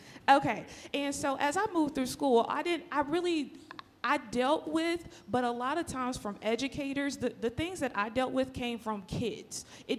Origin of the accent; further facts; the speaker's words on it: Missouri, United States; So as I shared, I grew up in the Missouri Blue Hill.